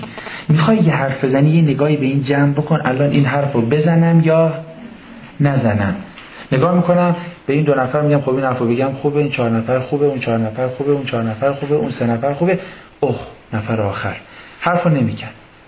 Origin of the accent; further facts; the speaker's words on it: Mashhad, Razavi Khorasan, Iran; من اهل مشهدم